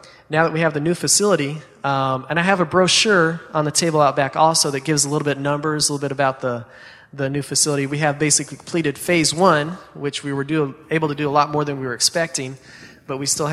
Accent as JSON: {"language": "English", "region": "New Mexico", "country": "United States", "tie": "born or raised there", "said": "I'm from New Mexico. I grew up in New Mexico"}